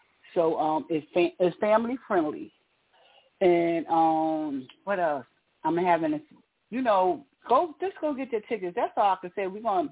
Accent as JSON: {"language": "English", "town": "Newark", "region": "New Jersey", "country": "United States", "tie": "born or raised there", "said": "born and raised in Newark, New Jersey. That's right, Jersey is in the house."}